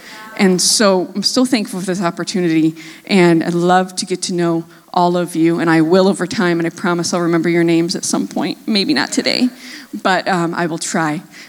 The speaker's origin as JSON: {"language": "English", "region": "New York", "country": "United States", "tie": "born or raised there", "moved": "as an adult", "said": "I grew up on the East Coast. I'm from upstate New York, about 5 hours from the city. That's why I don't have a weird accent. And I've been here since 2001."}